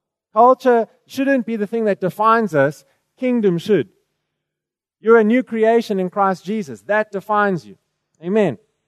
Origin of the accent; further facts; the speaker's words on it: Durban, KwaZulu-Natal, South Africa; I'm a white guy. I grew up in Durban. I grew up actually in multicultural, cosmopolitan. It was very different to the Cape.